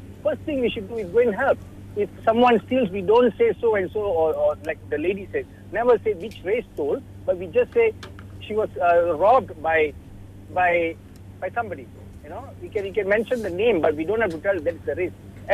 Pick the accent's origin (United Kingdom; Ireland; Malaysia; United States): Malaysia; As a Malaysian, I go out, I'm a very proud Malaysian. When I go overseas, anybody asks me, you're Malaysian, but you look Indian. I say, no, I'm Malaysian. Okay? So, I came from a kampung area